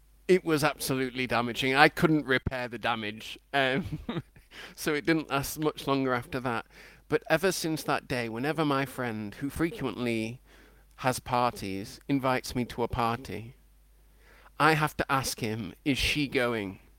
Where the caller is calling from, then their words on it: London, United Kingdom; I'm calling from London.